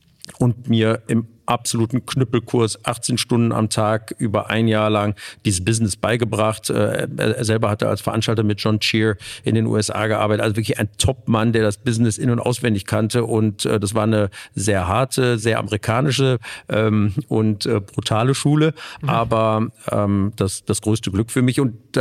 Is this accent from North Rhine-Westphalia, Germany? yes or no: yes; Düsseldorf, North Rhine-Westphalia, Germany; also born or lived in Ruhr; ich bin in Mörstern zur Schule gegangen. Ja. Bin zwar in Düsseldorf ursprünglich groß geworden, aber dann ging es ab ins Ruhrgebiet.